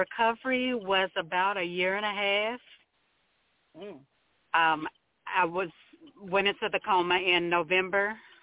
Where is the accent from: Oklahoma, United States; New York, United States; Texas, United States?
Texas, United States; Palestine; Well, I'm from Palestine, Texas, and right now I am doing just sideline jobs.